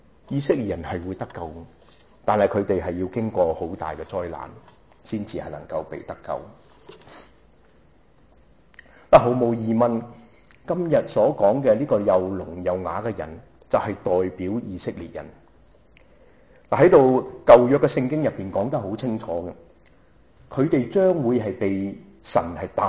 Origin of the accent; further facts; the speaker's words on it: China; 不理你是不是犹太人定是希利尼人定是甚至我们中国人